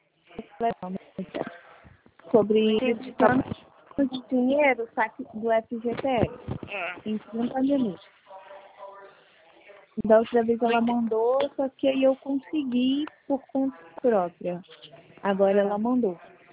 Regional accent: Rio de Janeiro, Brazil; eu sou do Rio

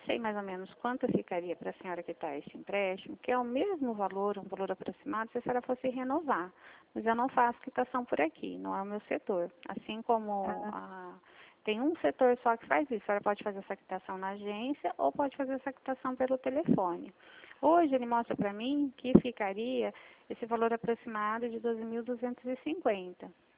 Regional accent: Presidente Prudente, São Paulo, Brazil; Sou de Presidente Prudente, São Paulo

